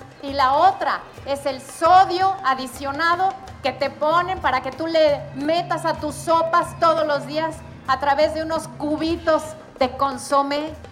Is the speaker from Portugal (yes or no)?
no; Mexico